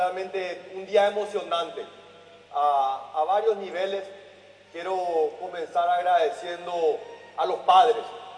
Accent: Paraguay; este emprendimiento maravilloso que hoy nos toca como paraguayos.

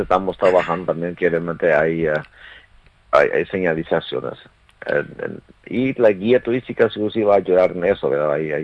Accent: Chaco, Paraguay; tenemos que realmente, como chaqueños también, despertar esto interés y mostrar lo que realmente tiene el Chaco

